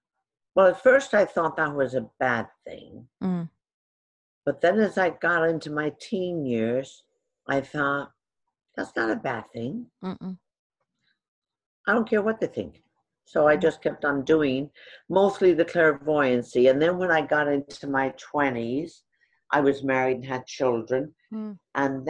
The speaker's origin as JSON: {"language": "English", "country": "Ireland", "moved": "yes", "lives_now": "United States", "said": "And it's when I came to this country from Ireland with a sixth grade education."}